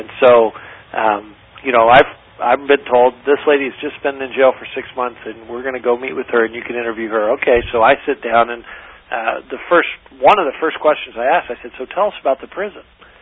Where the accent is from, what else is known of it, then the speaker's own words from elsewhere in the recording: Papua New Guinea; I grew up in a missionary family, did part of my growing up in Papua New Guinea